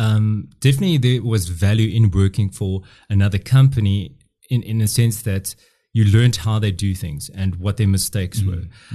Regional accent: Bloemfontein, Free State, South Africa; born there; I was born in Bloemfontein, you know

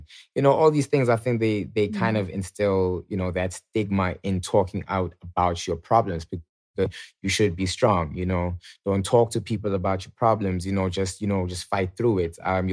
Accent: Atlanta, Georgia, United States; born there; So I was born in Atlanta, Georgia, purely, I feel like, by coincidence or, you know, God's plan.

